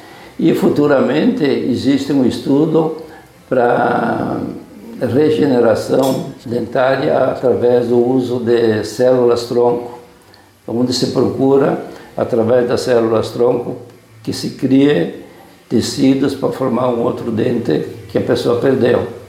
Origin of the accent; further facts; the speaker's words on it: Alto Alegre, Rio Grande do Sul, Brazil; also born or lived in São Carlos; now in Campos Borges, Brazil; eu sou natural de Alto Alegre, saí para estudar e fiz a faculdade ali.